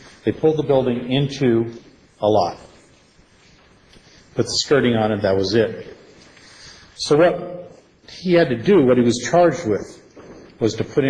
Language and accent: English; California, United States; I'm a transplant from California.